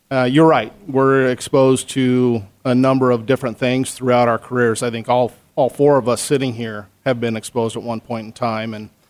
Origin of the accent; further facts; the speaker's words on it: Wickenburg, Arizona, United States; I started with the town of Wickenburg, which is my hometown.